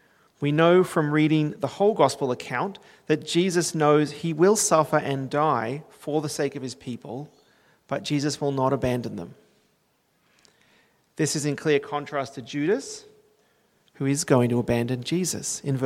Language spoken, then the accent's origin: English; Gold Coast, Queensland, Australia; As a boy growing up on the Gold Coast, I remember that children would have said at church, Pastor Gregory, Pastor O'Connor.